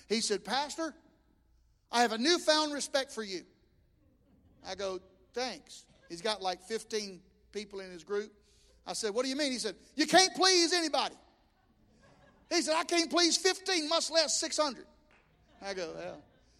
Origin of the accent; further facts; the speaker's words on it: the South, United States; I'm from the South, and so if you're from the South, you get to say bless their heart.